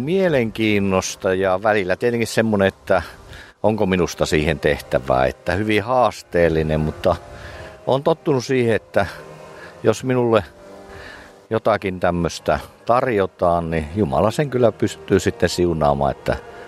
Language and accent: Finnish; Kajaani, Kainuu, Finland; Me, jotka ollaan Kajaanista